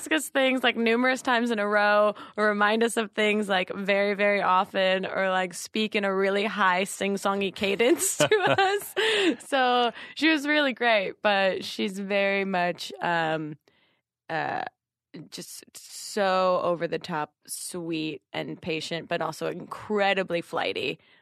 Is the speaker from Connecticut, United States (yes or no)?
no; New Jersey, United States; No, I'm from South Jersey, and in South Jersey, it's, I guess, more of a Philadelphia type of accent than the Long Island, like, talk